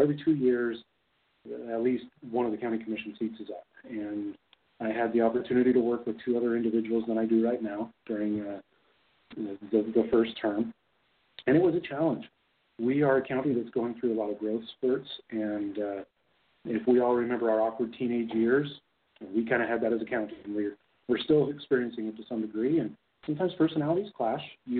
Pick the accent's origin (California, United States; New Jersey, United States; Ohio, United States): California, United States; also born or lived in Salt Lake Valley, Utah; I was raised in Salt Lake Valley at a young age. The family homestead, what was left of it, needed to be sold in order for an expansion of Freeway 215. My mom and I, we ended up going to Southern California, where I consider I was raised.